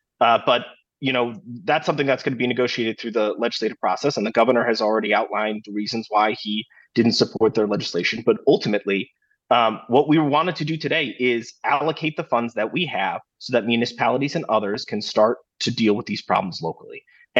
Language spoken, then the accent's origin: English; Wisconsin, United States; We're all from Wisconsin. We all, you know, root for the Packers. We all vacation in the same places.